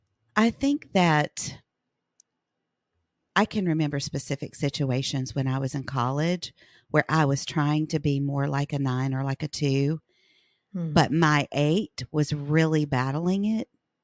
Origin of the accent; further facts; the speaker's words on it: the South, United States; growing up in the South in a really conservative Christian culture